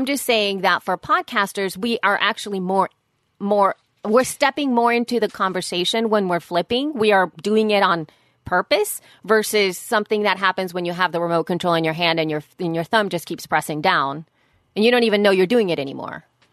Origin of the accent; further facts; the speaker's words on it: El Salvador; I was raised in El Salvador.